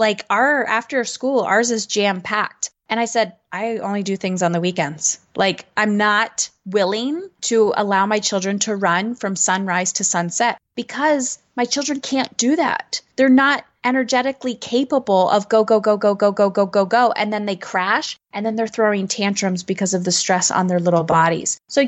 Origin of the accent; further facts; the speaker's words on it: Canada; I'm Canadian, so we already had our Thanksgiving